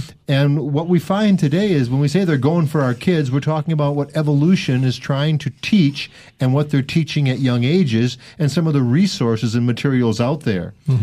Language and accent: English; Pacific Northwest, United States; I come from the West Coast, Northwest, and we're in the Northwest, but I'm more farther west. I'm over in the Seattle area.